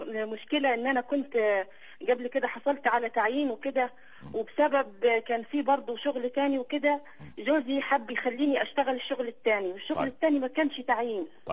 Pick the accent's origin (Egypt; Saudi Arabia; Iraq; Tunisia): Saudi Arabia; من السعوديه.